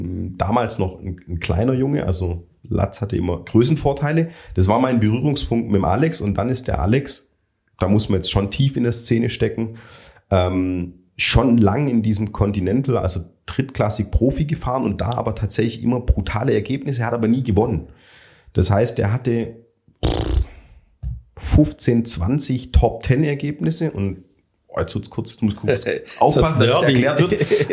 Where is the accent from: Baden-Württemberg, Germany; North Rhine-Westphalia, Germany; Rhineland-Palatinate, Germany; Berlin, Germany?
Baden-Württemberg, Germany; Ich komme ja ursprünglich aus dem Remstal.